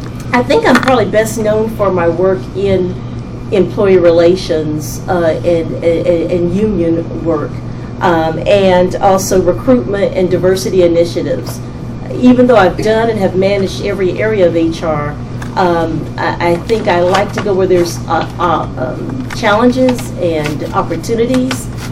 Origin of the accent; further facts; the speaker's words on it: North Carolina, United States; accent: southern; also born or lived in Texas / Georgia / Philadelphia / Germany; now in Delaware, United States; I'm originally from North Carolina, hence the southern accent, by way of Texas, Georgia, Philadelphia, and Germany. And now, obviously, I'm in Delaware and have been in Delaware for about 15 years.